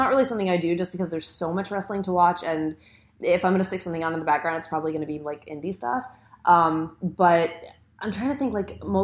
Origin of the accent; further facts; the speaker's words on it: Illinois, United States; But I grew up near Chicago. I have to be a deep dish person.